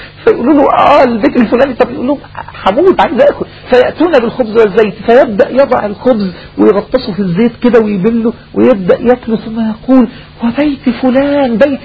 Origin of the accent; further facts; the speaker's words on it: Egypt; مش بنمون والعياذ بالله لأن احنا مصريين